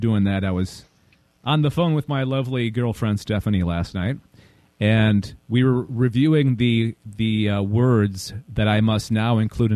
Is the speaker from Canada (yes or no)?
yes; Canada; most Canadians don't have a super thick Canadian accent.